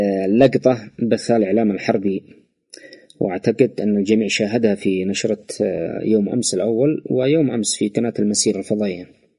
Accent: Yemen; نحن كيمنيين

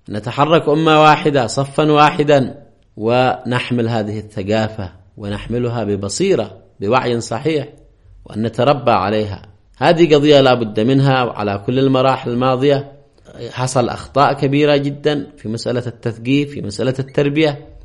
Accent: Yemen; بلدنا اليمن

